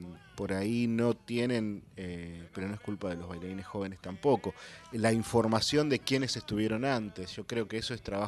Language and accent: Spanish; Coronel Granada, Buenos Aires Province, Argentina; Esto fue en mi pueblo natal, Coronel Granada, y me acuerdo de haberle preguntado a mi madre en ese momento quién era esa persona